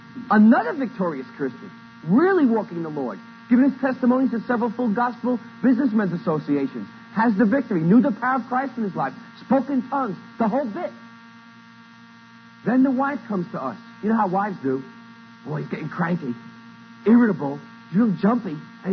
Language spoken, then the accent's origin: English; Cuba; moved away as an adult; I was born and raised in Cuba, Brother Frank, before Castro took over.